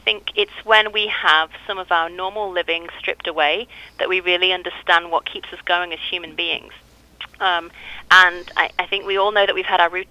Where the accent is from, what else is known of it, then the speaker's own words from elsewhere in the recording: United Kingdom; I do speak funny because I'm from the United Kingdom.